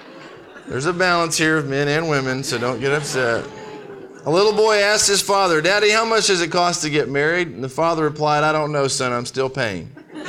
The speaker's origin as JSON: {"language": "English", "country": "Brazil", "tie": "born or raised there", "said": "I was raised in Brazil where it is there's poverty"}